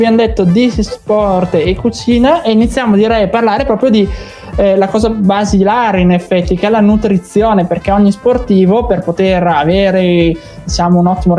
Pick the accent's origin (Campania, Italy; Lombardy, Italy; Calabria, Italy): Lombardy, Italy; Bergamo; perché essendo bergamasco quindi lo conosco